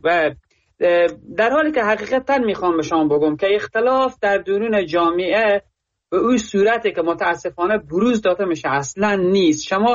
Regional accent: Herat, Afghanistan; از زون غرب و از هراتم

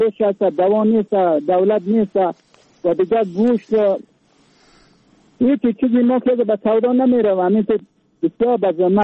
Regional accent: Badakhshan, Afghanistan; از ولایت بدخشان

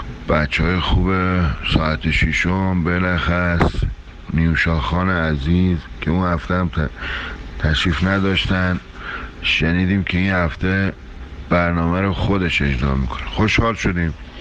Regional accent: Iran; به عنوان یک ایرانی عرض میکنم

